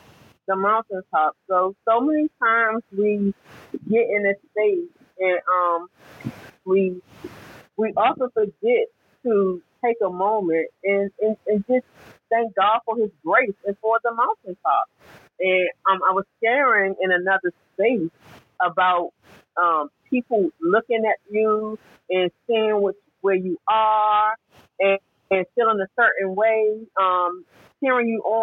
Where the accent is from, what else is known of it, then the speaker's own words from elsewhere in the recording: Fort Washington, Maryland, United States; from Fort Washington, Maryland.